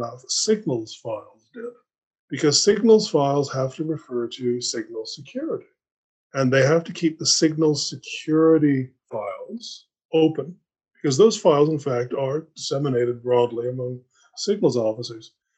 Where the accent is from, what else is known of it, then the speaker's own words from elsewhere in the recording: Canada; I'm a Canadian, and because I come from a Five Eyes country